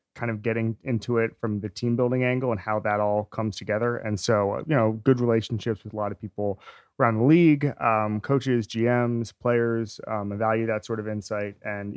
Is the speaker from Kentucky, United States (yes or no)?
no; Orlando, Florida, United States; I'm from Orlando.